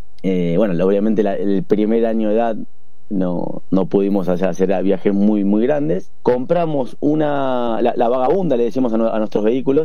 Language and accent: Spanish; Wilde, Buenos Aires Province, Argentina; somos de Wilde Avellaneda, zona sur ahí de la ciudad